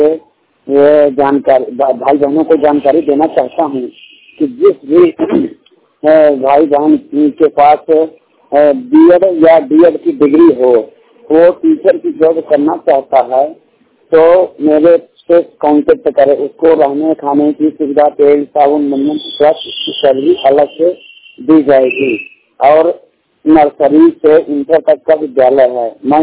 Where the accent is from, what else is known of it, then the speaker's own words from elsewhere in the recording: Banda, Uttar Pradesh, India; मैं बांदा उत्तर प्रदेश का मूल निवासी हूँ।